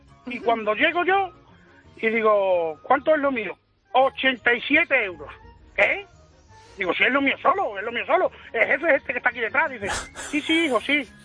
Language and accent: Spanish; Extremadura, Spain; estaba trabajando por ahí, fuera de Extremadura, de donde soy.